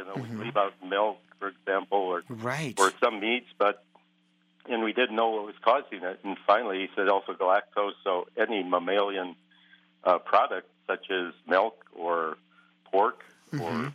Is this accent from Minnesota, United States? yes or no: yes; Minnesota, United States; now in Florida, United States; I live in Florida, but I'm from Minnesota, so you can't take that out